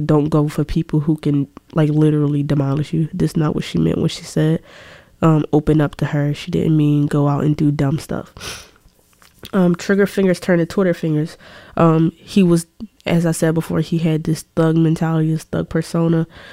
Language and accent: English; Philadelphia, Pennsylvania, United States; Like, I'm from Philly.